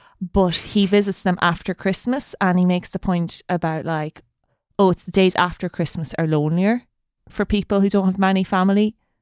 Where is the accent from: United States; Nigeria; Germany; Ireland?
Ireland; Munster; I'm from Tipperary and like I've eaten full ham dinners at noon.